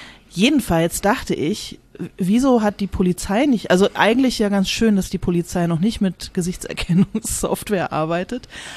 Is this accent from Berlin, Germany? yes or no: yes; Berlin, Germany; bei mir in meiner Heimatstadt Berlin